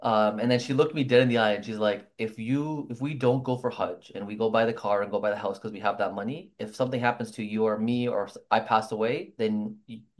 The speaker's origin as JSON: {"language": "English", "town": "Aurora", "region": "Ontario", "country": "Canada", "tie": "born or raised there", "said": "I grew up in Aurora, Ontario, a small town just north of Richmond Hill, where I was probably one of the three Muslim families in the entire city."}